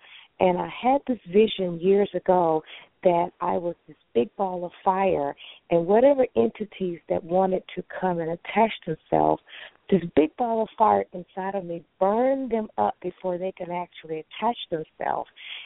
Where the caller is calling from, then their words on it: Texas, United States; I'm calling from Texas.